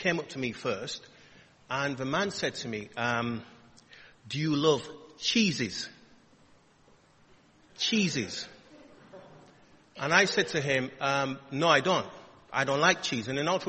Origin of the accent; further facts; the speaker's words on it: Bradford, Yorkshire and the Humber, United Kingdom; when I was a young man growing up in Bradford